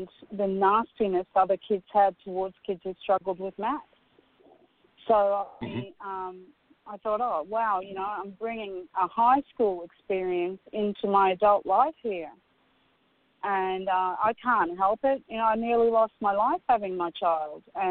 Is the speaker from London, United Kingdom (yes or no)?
no; Scotland, United Kingdom; and I'm a Scot, so, you know, I'm speaking this from an ancestral voice as well.